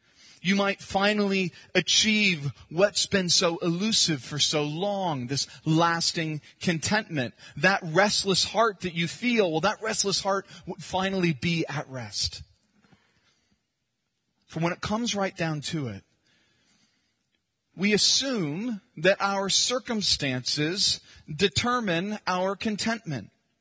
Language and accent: English; California, United States; I live in Arkansas, but I'm pretty sure I'm back in my home state of California.